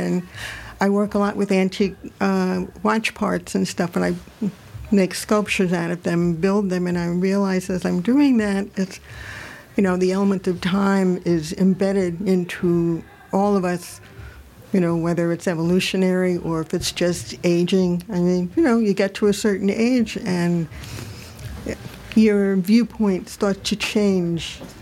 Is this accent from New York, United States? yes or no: yes; The Bronx, New York, United States; now in Troy, United States; I'm born and raised in the Bronx, so...